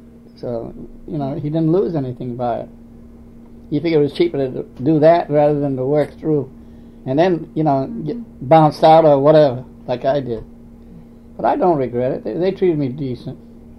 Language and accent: English; Lewiston, Maine, United States; No, I grew up here in Lewiston.